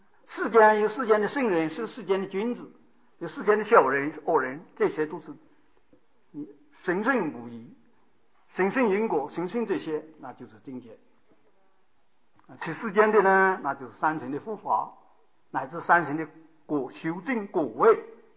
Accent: China; 我们是中国人，我是中国出家人

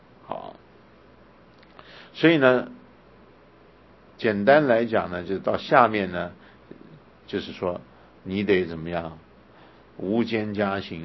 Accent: China; 我们中国人呢，他不会去找心理咨商，他会干什么？就是去卜卦、求神问卜、去算命

